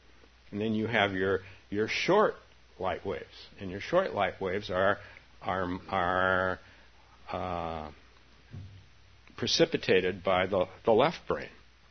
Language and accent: English; San Francisco, California, United States; When I was younger and meditated in my hometown of San Francisco, our Zen center was faced Bush Street in San Francisco.